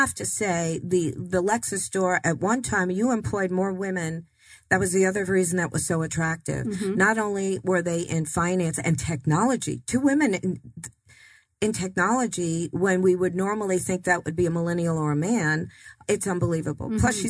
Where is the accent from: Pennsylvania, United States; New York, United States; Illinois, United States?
New York, United States; Queens; I'm from Long Island too, but I'm Queens, actually.